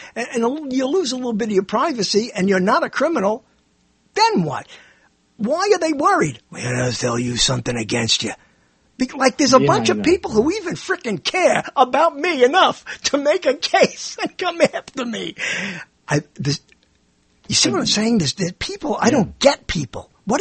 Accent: Pennsylvania, United States; No, I'm not. I'm a Pennsylvanian

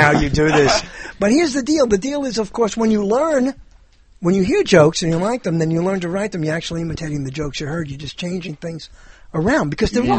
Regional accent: Brooklyn, New York, United States; I'm not worried about Alzheimer's, and I come from Brooklyn, I'm going to get Weisenheimer's

